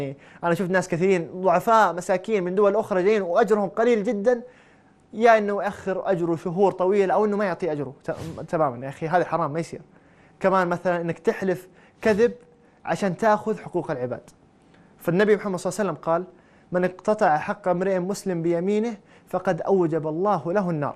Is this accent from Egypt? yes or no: no; Saudi Arabia; هذا منتشر في الشوارع، حتى عندنا في السعودية أحيانا تشوف البسة مقطوع ذيلها